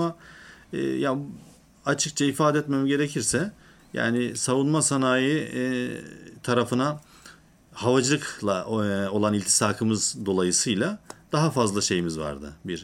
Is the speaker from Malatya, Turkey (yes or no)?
no; Osmaniye, Turkey; also born or lived in Tarsus; 1982 Osmaniye doğumluyum. Çocukluğumuz kendi memleketimiz ve daha sonrasında devam eden Mersin'in Tarsus ilçesinde büyümek suretiyle öğrencilik hayatım genelde orada geçti.